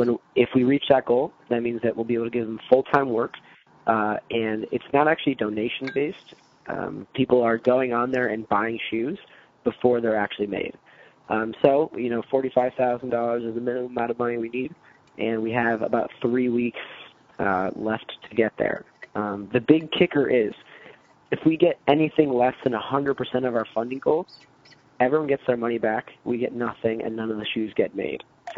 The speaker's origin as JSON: {"language": "English", "country": "United States", "tie": "born or raised there", "said": "I grew up here in the United States, and of course I have a lot of admiration for all business here in the United States, and my family is, you know, from Argentina."}